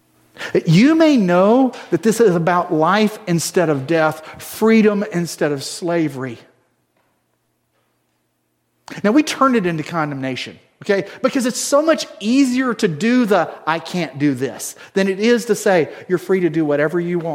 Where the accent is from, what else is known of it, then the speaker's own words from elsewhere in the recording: the South, United States; I was raised in the South in an evangelical culture